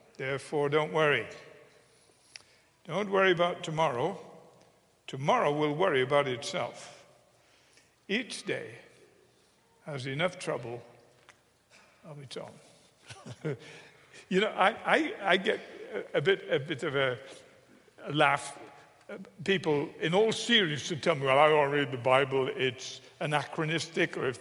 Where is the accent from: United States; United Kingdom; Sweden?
United Kingdom; England; Going back to when I was a child, growing up in England